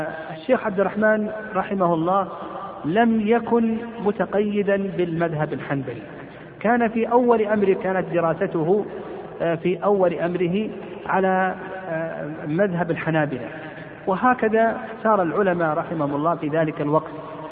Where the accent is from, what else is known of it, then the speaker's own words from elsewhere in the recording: Al-Qassim, Saudi Arabia; وقد عاصرنا بعض المشايخ عندنا في القصيم